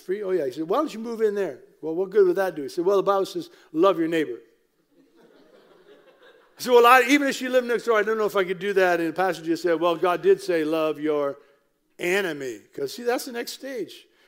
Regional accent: Simcoe, Ontario, Canada; I grew up in Simcoe

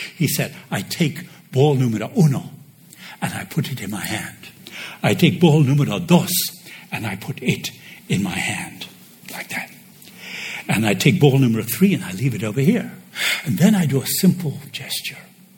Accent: Uruguay; moved away; also born or lived in Argentina; We lived in Argentina. I'm from Uruguay, lived in Argentina

